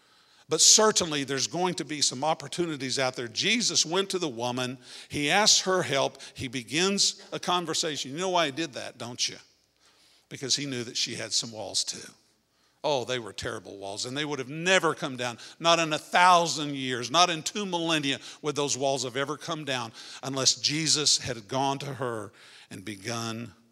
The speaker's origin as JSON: {"language": "English", "region": "Texas", "country": "United States", "said": "Man, I'm from Texas."}